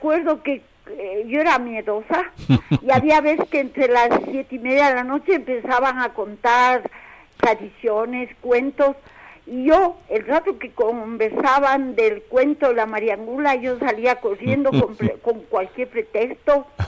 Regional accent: Pichincha, Ecuador; Yo me crié en el barrio de San Juan

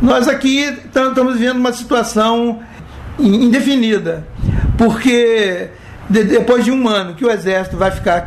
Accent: Minas Gerais, Brazil; now in Rio de Janeiro, Brazil; Eu sou mineiro, cheguei no Rio de Janeiro em 68

